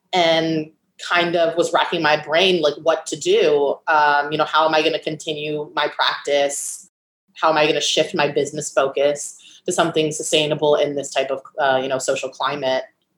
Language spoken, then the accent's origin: English; United States; now in New York City, United States; the first year I felt fear being Jewish American. And I also live in New York City.